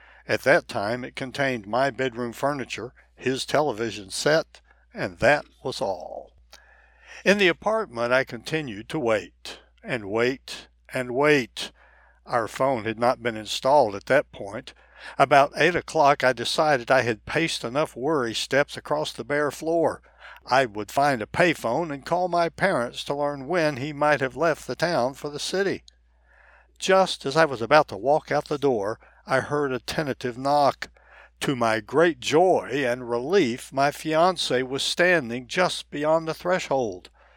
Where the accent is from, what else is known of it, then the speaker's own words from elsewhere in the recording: North Carolina, United States; We planned a December wedding in my hometown in the western North Carolina mountains.